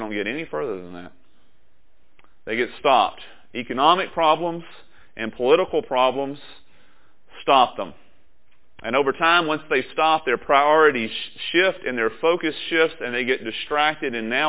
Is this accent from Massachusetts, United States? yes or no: no; Texas, United States; My parents live in East Texas. I'm from East Texas.